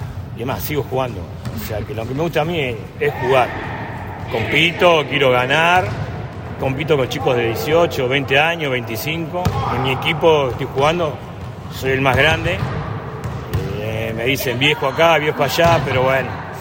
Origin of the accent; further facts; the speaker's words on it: San Justo, Buenos Aires Province, Argentina; Empieza en Buenos Aires, soy de Buenos Aires, en la zona de San Justo, en La Matanza.